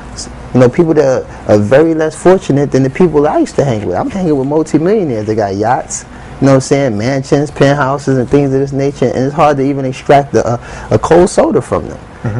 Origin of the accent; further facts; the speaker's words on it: New York City, New York, United States; You know, I come from New York City. Everything's 24 hours.